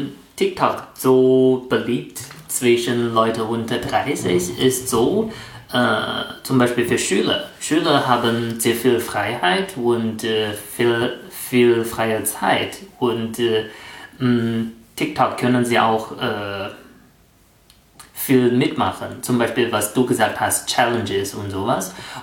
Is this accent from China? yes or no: yes; China; German is a second language; now in Germany; ich bin seit 4 Jahren in Deutschland und ich bin Chinese.